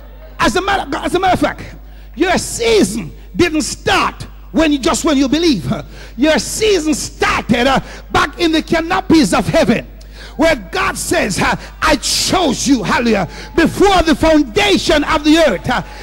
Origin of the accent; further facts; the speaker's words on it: Jamaica; I had to say, I'm from Jamaica. If you can push, I can push better than you.